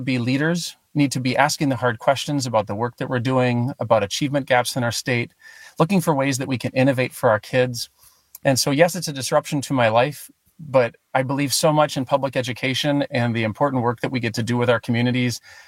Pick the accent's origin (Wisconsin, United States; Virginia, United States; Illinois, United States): Wisconsin, United States; Stevens Point; But my story really begins in Stevens Point, where I grew up on School Street.